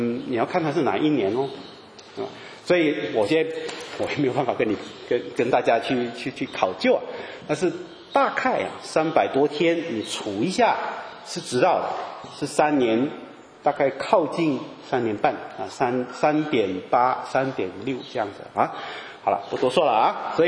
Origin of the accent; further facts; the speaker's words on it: China; 这个七七七单，我们中国人可能会觉得它有特别的意思啊